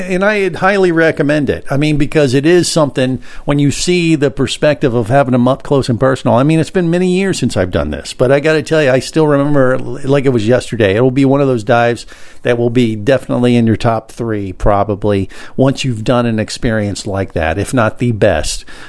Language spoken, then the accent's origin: English; Italy; accent: Italian; Maybe it's getting lost in my Italian accent translation, you think?